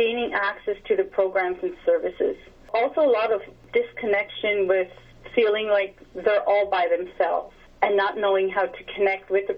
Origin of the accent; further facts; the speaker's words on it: Rigolet, Newfoundland and Labrador, Canada; also born or lived in Happy Valley-Goose Bay; I'm from the land claim region of Rigolet. I was born in Happy Valley, Goose Bay, and I've lived in the urban Inuit environment for almost 40 years.